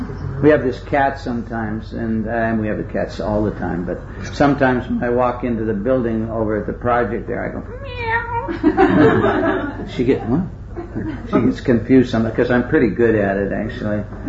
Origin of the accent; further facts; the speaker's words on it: Canada; I'm Canadian, so, you know, Canadians always go up to Alaska every once in a while or something.